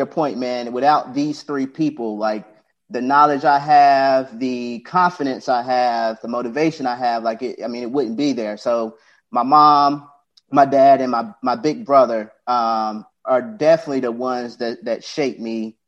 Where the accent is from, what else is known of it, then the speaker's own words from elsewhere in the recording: Kinston, North Carolina, United States; I am from Kinston, North Carolina. One of those real small towns, might have like 2-3 stoplights.